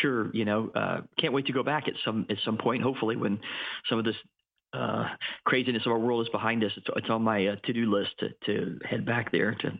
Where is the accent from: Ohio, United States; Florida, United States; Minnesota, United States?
Florida, United States; Lakeland; also born or lived in Brooksville / Orlando / Kansas / Tampa; So actually, I grew up in Central Florida for the most part. I was born in Brooksville, which is Hernando County, and lived in Orlando, Puerto Rico for a short time. And Lakeland was really my hometown.